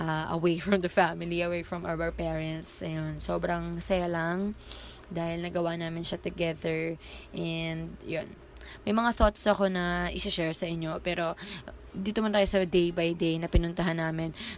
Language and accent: Tagalog; Manila, Metro Manila, Philippines; hindi namin na-feel na from Manila kami.